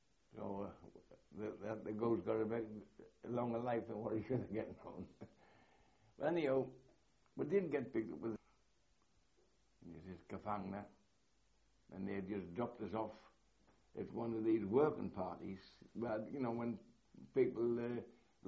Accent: England, United Kingdom; Or if we had, we wouldn't understand the German maps, being English, all right.

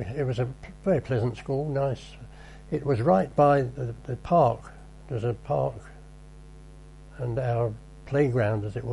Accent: Westminster, London, United Kingdom; born there; I was born in Westminster, halfway between Vauxhall Bridge and Victoria Station.

